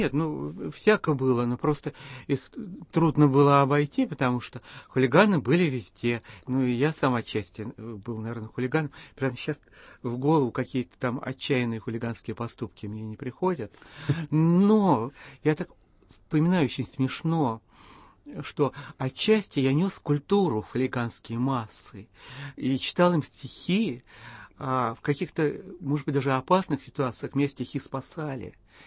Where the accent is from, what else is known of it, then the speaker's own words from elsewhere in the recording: Perlovka, Moscow Oblast, Russia; Я из Перловки. Это почти Мытищи. Вот. И по тем временам это был, ну, довольно глухой такой пригород, который тяготел не столько к Москве, сколько к другим таким пригородным маленьким городкам, типа Болшева, Фрязино и так далее.